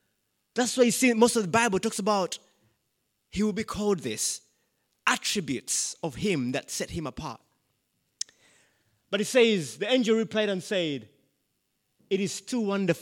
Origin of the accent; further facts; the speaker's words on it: Uganda; So, I come from Uganda.